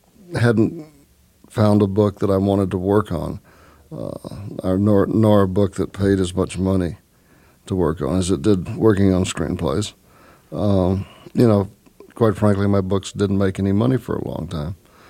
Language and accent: English; Texas, United States; born or raised there